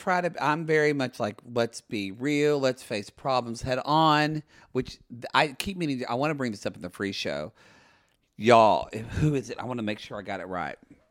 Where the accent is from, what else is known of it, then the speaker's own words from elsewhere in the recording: California, United States; I do have essential oils in my car because I'm from California.